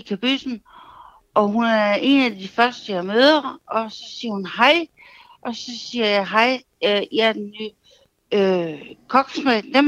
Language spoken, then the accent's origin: Danish; Aarhus, Central Denmark Region, Denmark; moved away as an adult; now in Sydfyn, Denmark; Jeg boede i Aarhus. Jeg voksede op i Aarhus, og altid boede i Aarhus, indtil jeg fandt min eksmand, som kom fra Svendborg. Jeg har boet på Sydfyn i 20 år.